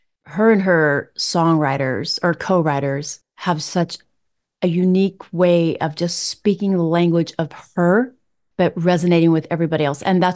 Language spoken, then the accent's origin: English; Nebraska, United States; made me feel like I was back in my home state of Nebraska.